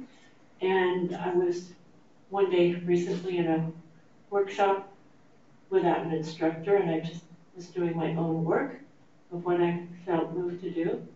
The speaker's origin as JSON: {"language": "English", "country": "United States", "said": "Here I am, just a blue-eyed, blonde-haired person. I'm an American for since the Mayflower, and I don't feel safe."}